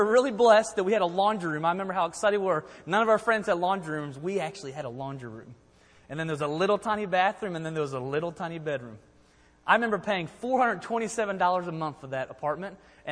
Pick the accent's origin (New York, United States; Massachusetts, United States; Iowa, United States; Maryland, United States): Maryland, United States; I'm from Maryland, and when I go back to Maryland, it's interesting.